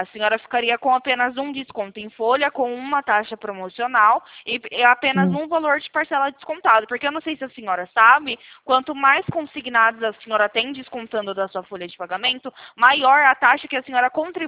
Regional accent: São Paulo, Brazil; eu não sou de São Carlos. Eu sou do interior de São Paulo.

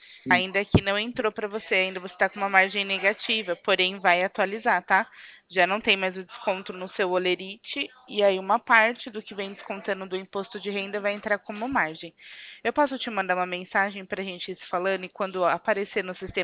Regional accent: Jundiaí, São Paulo, Brazil; eu sou de Jundiaí.

